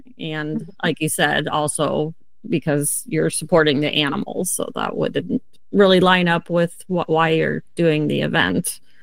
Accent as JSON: {"language": "English", "region": "Midwest", "country": "United States", "lives_now": "Portland, United States", "said": "I'm from the Midwest, and sometimes if I go, I mean, it's getting better out there"}